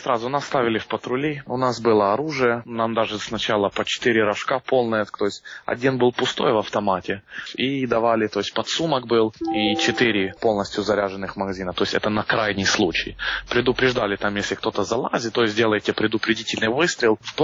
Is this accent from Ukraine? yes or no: yes; Ukraine; Это у нас одна родина была, Украина.